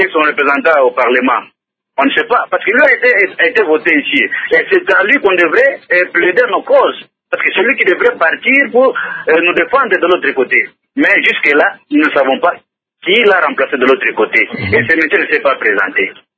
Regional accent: Lubumbashi, Haut-Katanga, DR Congo; si chez nous au Katanga, à Lubumbashi, à 20 kilomètres

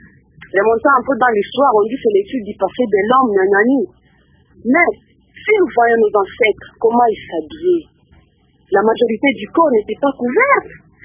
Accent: Lubumbashi, Haut-Katanga, DR Congo; Parce que moi, je suis de Lubumbashi.

